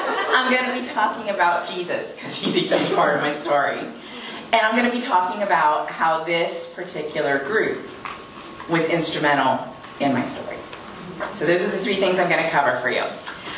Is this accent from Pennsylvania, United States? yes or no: yes; Pennsylvania, United States; born there; So anyway, I was born in Pennsylvania, a very beautiful state with mountains and green trees, and it's beautiful and not flat.